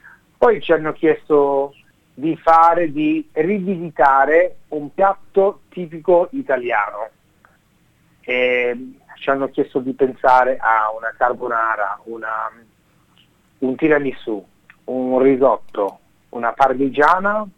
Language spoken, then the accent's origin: Italian; Abruzzo, Italy; lei è abruzzese, io sono abruzzese, allora la finale era una finale abruzzese